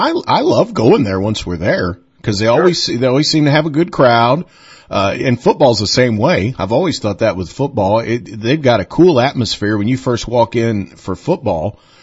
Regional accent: Crab Orchard, Illinois, United States; I grew up in Crab Orchard, Illinois.

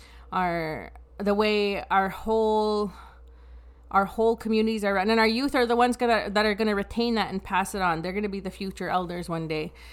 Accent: Saddle Lake, Alberta, Canada; I'm from Sad Lake, so you know what?

